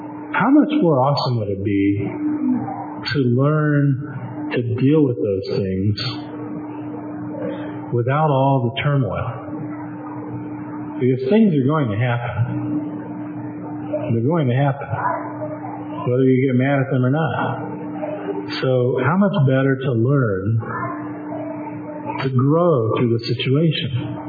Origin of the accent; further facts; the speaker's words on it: Florida, United States; So we had winter coats, and I'm from Florida. First time I'd ever seen snow like that.